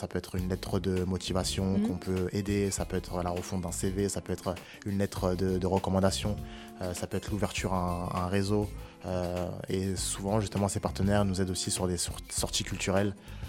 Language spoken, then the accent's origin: French; Villiers-le-Bel, Île-de-France, France; je suis originaire de Villiers-le-Bel, j'ai 28 ans